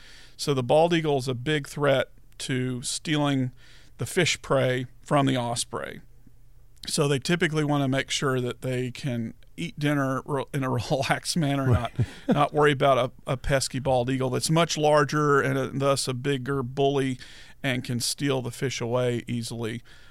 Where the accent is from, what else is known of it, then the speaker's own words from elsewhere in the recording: Dallas, Texas, United States; But when I was a kid growing up in Dallas, I saw my first caracara in Kaufman County in the 1970s on I-20 driving through there